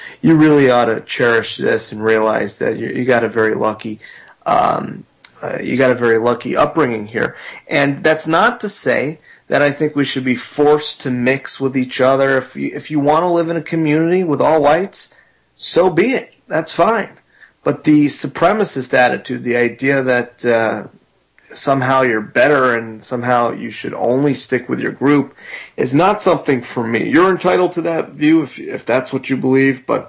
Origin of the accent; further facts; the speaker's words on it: Florida, United States; I grew up in South Florida, which is extremely diverse